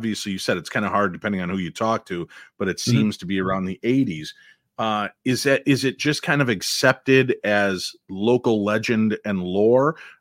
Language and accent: English; Illinois, United States; Because I grew up in Illinois, and I remember very clearly, I used to hang out at Stratford Square Mall in Bloomingdale, Illinois.